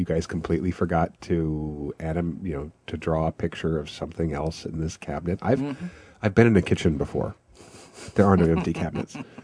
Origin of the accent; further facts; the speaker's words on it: Wichita, Kansas, United States; I'm from Wichita.